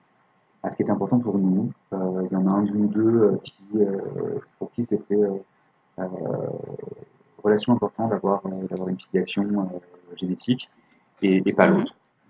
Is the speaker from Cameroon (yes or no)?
no; France; now in Canada; on est français